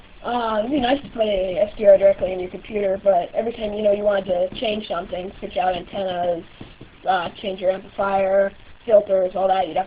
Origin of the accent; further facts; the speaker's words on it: Morris, Connecticut, United States; Yeah, I'm from Morris.